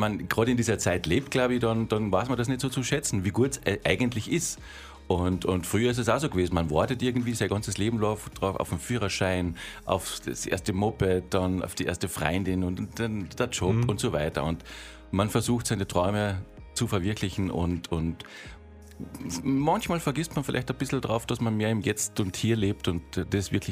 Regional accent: Gmünd, Carinthia, Austria; now in Spittal, Austria; Ich wohne jetzt in Spital. Ich komme ursprünglich aus Gmünd.

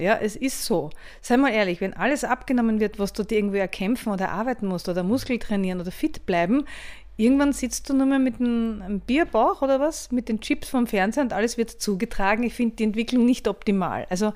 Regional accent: Graz, Styria, Austria; Eigentlich war ich ursprünglich Grazer, also bin ich Grazer ursprünglich.

